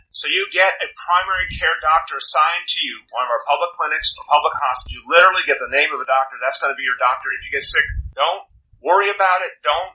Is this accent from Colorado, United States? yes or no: no; New York, United States; Look, I'm from New York. I've watched this guy for decades.